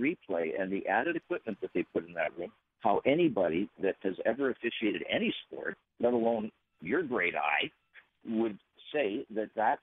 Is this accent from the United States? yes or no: no; Sarnia, Ontario, Canada; Drove his car to my hometown, Sarnia, Ontario, looking for Kerry Fraser's house.